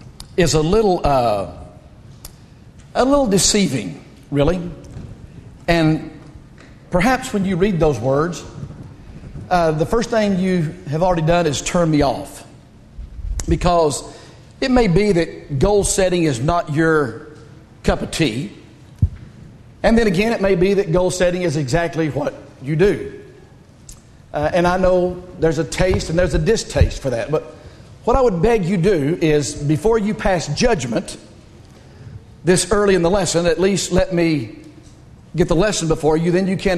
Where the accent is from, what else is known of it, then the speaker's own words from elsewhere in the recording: United States; And as an American, I take a great deal of pride